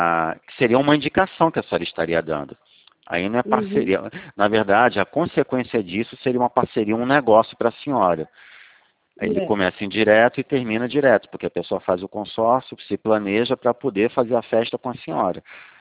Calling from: Rio de Janeiro, Brazil; Pelo meu sotaque, a senhora não identifica de onde que eu estou falando, não?

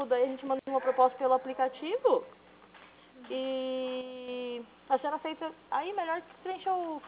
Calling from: Itapetininga, São Paulo, Brazil; Eu falo de Tapetininga, São Paulo

